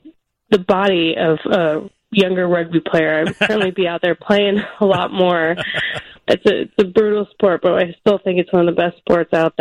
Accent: Jamestown, New York, United States; moved away as an adult; now in Detroit, United States; I was actually born and raised in Jamestown, New York, and I moved to Detroit to pursue my dream of working in the sports industry.

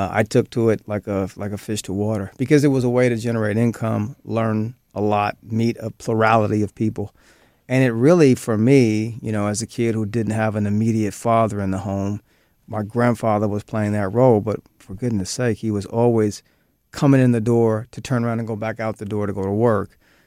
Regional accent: Missouri, United States; So you take Missouri, my home state.

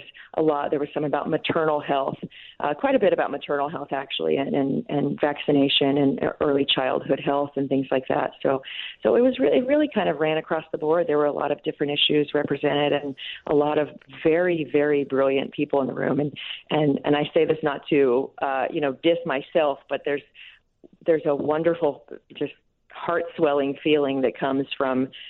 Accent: United States; accent: American; see if there is as charmed with my American accent as I am charmed by the South African accent.

